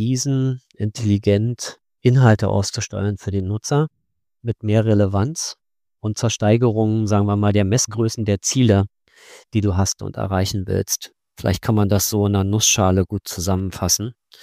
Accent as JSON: {"language": "German", "region": "Berlin", "country": "Germany", "tie": "born there", "said": "Ich bin Sales Director bei Dynamic Yield, bin gebürtiger Berliner"}